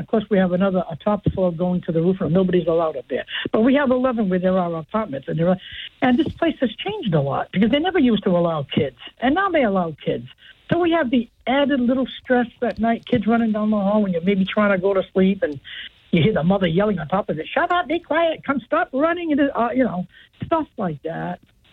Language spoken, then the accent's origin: English; United States; born there; I said, but I have a right to move. I'm an American-born citizen. I have rights.